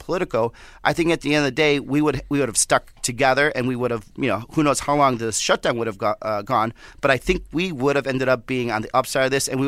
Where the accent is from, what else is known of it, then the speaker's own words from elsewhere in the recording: Southwest, United States; I'm from the Southwest, right? So the shit taco they're going to try to make us eat, it's going to be worse.